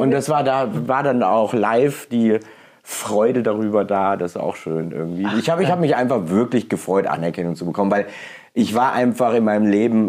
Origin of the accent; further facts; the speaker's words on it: Hesse, Germany; ich bin ja aus dem Dorf in Hessen, da hat man so schöne Ausdrucksarten.